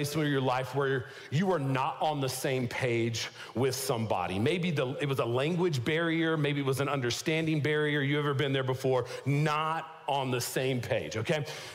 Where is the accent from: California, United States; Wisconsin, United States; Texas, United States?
Texas, United States; I'm from Texas, you know, really getting into it.